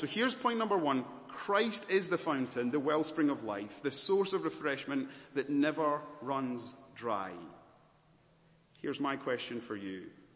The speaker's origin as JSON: {"language": "English", "town": "Glasgow", "region": "Scotland", "country": "United Kingdom", "also_born_or_lived": "Malawi", "lives_now": "Rotherhithe, United Kingdom", "said": "I say, \"Oh, sorry, Glasgow, Scotland.\" No. I mean, ethnicity, where are you really from? Oh, sorry, I was born in Malawi."}